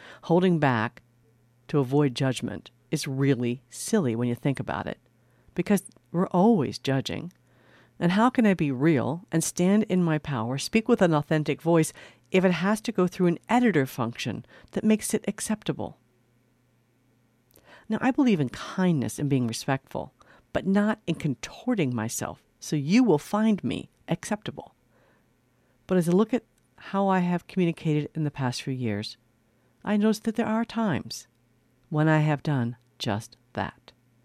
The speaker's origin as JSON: {"language": "English", "region": "East Coast", "country": "United States", "tie": "born or raised there", "moved": "as an adult", "lives_now": "Minnesota, United States", "said": "I grew up in the East Coast, so when I moved to Minnesota after college, I got a lot of feedback about my voice being a bit too strong for the Minnesotans."}